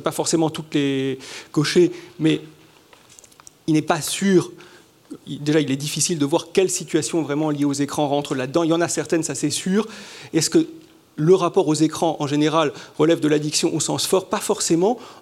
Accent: Switzerland; born there; d'autant que je suis né en Suisse, donc il y avait un rapport à l'immersion dans le paysage

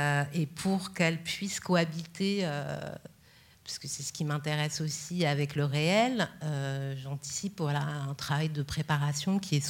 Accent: Paris, Île-de-France, France; qui est puis mes origines par ailleurs, même si j'ai grandi à Paris.

